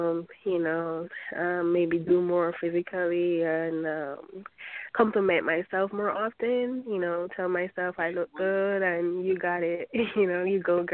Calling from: New York, United States; I'm calling from New York.

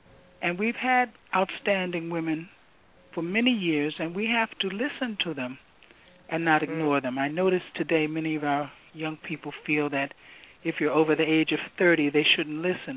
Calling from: Brooklyn, New York, United States; I'm calling from Brooklyn, New York.

